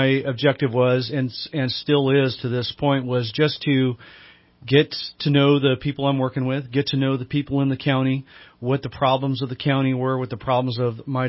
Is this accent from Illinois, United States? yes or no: no; Gilroy, California, United States; I was born and raised in the Bay Area of sorts. Gilroy is where I'm from. I moved up.